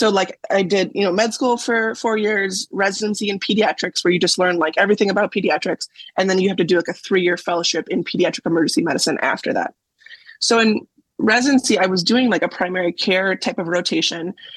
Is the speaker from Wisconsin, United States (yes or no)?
yes; Wisconsin, United States; also born or lived in Baltimore / Boston; Yeah, I think I'm from Wisconsin.